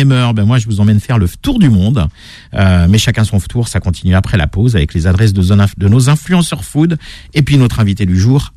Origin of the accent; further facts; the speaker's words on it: Corsica, France; Alors chez moi en Corse